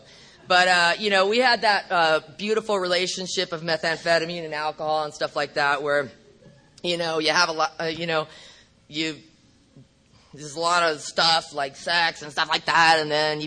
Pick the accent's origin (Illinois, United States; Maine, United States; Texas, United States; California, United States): California, United States